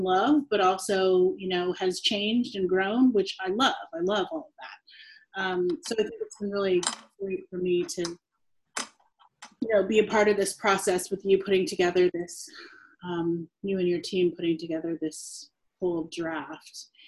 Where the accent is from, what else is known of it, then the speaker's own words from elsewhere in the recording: Portland, Oregon, United States; because I grew up in Portland and it looked the same in a lot of areas for a really long time.